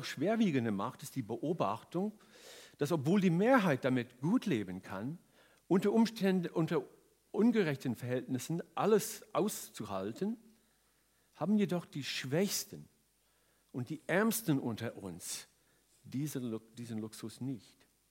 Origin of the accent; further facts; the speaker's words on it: Canada; Ich bin in Kanada aufgewachsen in einer Altkoloniergemeinde, einer sehr streng konservativen kanadischen Mennonitengemeinde.